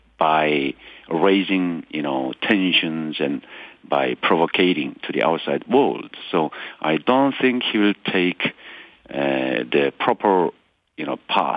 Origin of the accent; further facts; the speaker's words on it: North Korea; English is a second language; now in Seoul, South Korea; I should go back to my hometown and rebuild the devastated, you know, village